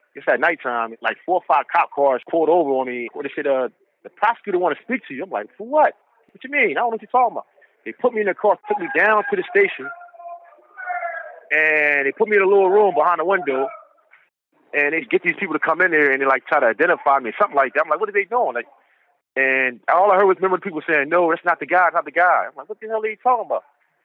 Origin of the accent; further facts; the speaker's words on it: Cherry Hill, New Jersey, United States; also born or lived in Camden; I was born in Camden in 1980, and you know, my mother, she was on her own, working two jobs, trying to provide for her three kids. She finally decided to try to move out of Camden into Cherry Hill in 1986, 87.